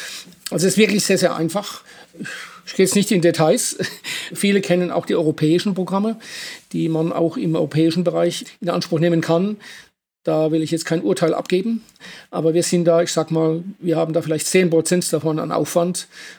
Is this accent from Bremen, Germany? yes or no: no; Baden-Württemberg, Germany; ich komme aus der Kurpfalz. Ja, wir waren einmal bayerisch vor langer, langer Zeit. Aber das ist nicht der Grund. Das, denke ich, ist eher, ja, hat einen anderen Grund, dass ich eben im Süden beheimatet bin.